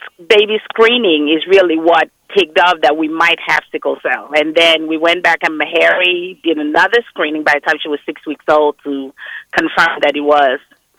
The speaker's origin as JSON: {"language": "English", "country": "Nigeria", "said": "I am originally West African. I'm Nigerian"}